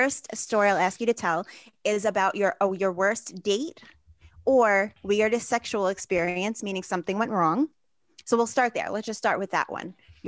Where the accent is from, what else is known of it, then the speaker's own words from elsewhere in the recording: Bensonhurst, New York, United States; Well, when I was growing up in Bensonhurst in junior high school, I remember Drakkar being the thing.